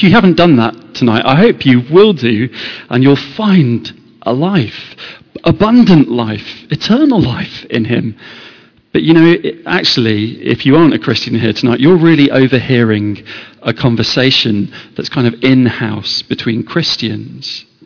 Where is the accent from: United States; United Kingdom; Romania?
United Kingdom; England; Falling at the final hurdle is something you have to get very used to as an Englishman who likes sport.